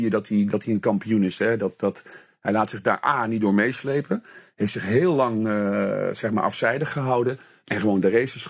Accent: Netherlands; Ja, kijk, als Nederlander geniet je hier natuurlijk met volle teugen van.

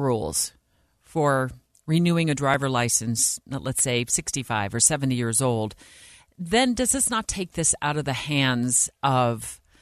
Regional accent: Arizona, United States; let's start with Arizona, my home state.

